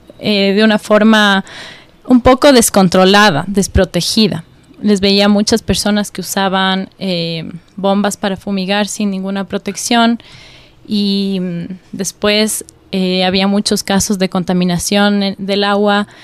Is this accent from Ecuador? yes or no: yes; Bolívar, Ecuador; porque yo nací en una zona agrícola, vengo de la provincia de Bolívar